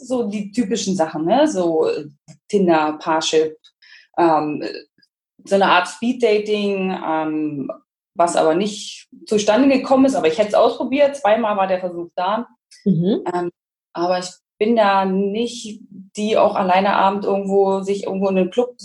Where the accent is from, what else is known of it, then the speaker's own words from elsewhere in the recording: Germany; now in Rostock, Germany; Ich bin 35, ich wohne in Rostock, komme ursprünglich aber zwischen Berlin und Dresden auf einer Kleinstadt. Und in Rostock wohne ich jetzt, glaube ich, seit 3 Jahren, 4 Jahren? 4 Jahren, genau.